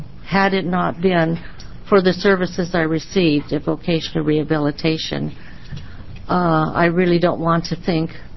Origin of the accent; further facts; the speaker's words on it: Medford, Oregon, United States; I'm from Medford, Oregon.